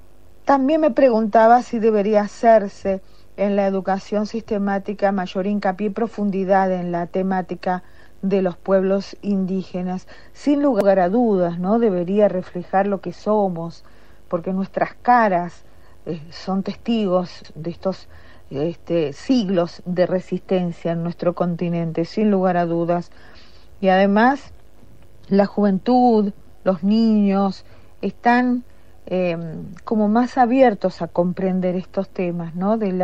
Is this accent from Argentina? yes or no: yes; Argentina; necesitamos reencontrarnos como argentinos con nuestras raíces